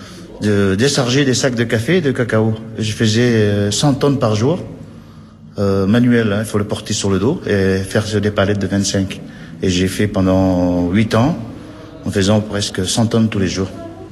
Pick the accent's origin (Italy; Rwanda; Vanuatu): Vanuatu; now in France; Alors, je suis né au Vanuatu. Depuis que j'étais gamin, j'étais chez les missionnaires.